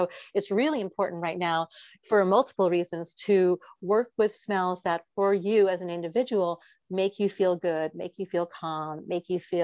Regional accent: Montreal, Quebec, Canada; I grew up in Montreal

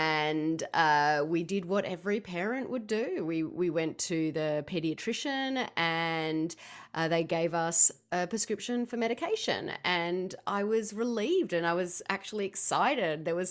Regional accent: Australia; now in United States; I do live in the US, but I know I don't sound like it. I am originally from Australia

